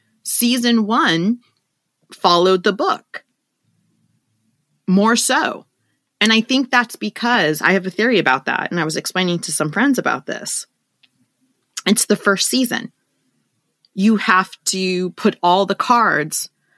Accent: California, United States; I'm from California.

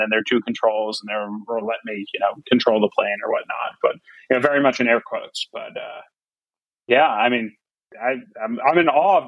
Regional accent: Florida, United States; I grew up in South Florida. So, you know, I'm very much warm blooded.

